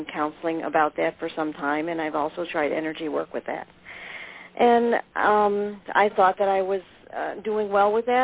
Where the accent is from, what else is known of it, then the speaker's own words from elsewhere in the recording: Rainbow Lake, New York, United States; I'm from Rainbow Lake, New York.